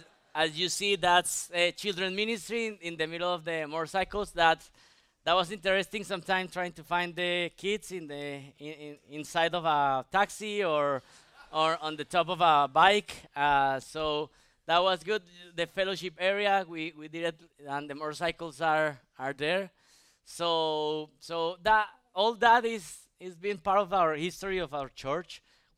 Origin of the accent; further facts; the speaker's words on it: Colombia; moved away as an adult; I came to study here to the States in 2015 to study at the Master Seminary. I came from Colombia with my wife.